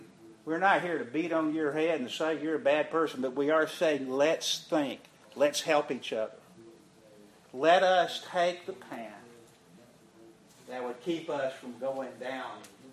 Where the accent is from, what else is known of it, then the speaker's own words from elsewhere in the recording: the South, United States; Here I am from the South, first time in Nebraska, not driving in snow, and I had to drive in the snowstorm.